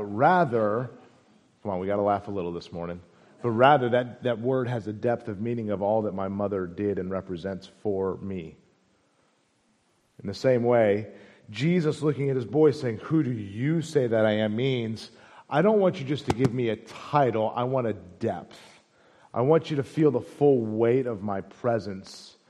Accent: St. Louis, Missouri, United States; I'm not from the South, I'm from St. Louis. I enunciate, so y'all's a little difficult.

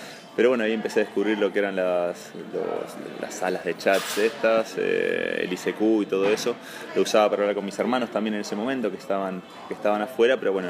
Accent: Bahía Blanca, Buenos Aires Province, Argentina; moved away; also born or lived in La Rioja; Dos años antes, cuando yo me fui por primera vez de Bahía Blanca, me fui a jugar a La Rioja, entre el 95 y el 96.

